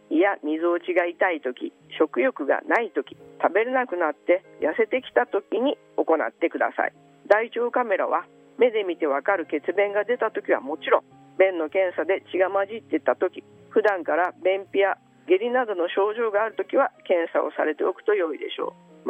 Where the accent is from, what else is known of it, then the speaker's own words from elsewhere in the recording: Hiroshima, Japan; accent: Hiroshima dialect; そして私は広島生まれ、広島育ち、じゃけん広島弁がポロッと出てもちょっとこらえてつかわさい。